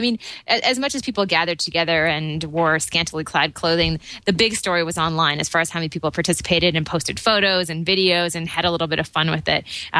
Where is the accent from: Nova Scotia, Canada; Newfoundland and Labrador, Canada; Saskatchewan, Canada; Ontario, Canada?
Ontario, Canada; Toronto; from Toronto, Ontario, Canada.